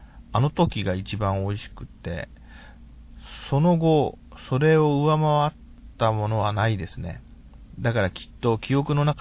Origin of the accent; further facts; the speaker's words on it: Nagaoka, Niigata, Japan; 場所は私の地元の新潟県長岡市のあるレストラン